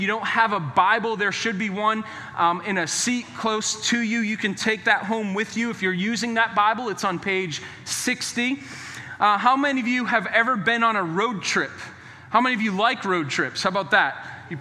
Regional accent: New Hampshire, United States; And I'm from New Hampshire, and we used to have these bumper stickers up in New Hampshire

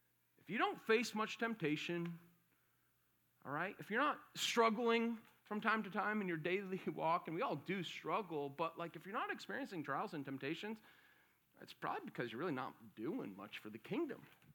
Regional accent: Ireland; I'm Irish and I will fight, okay?

